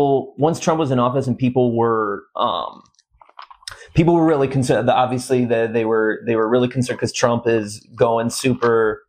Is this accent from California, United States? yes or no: no; Ohio, United States; we're not far right by any means whatsoever from Ohio, but we are white dudes from Ohio.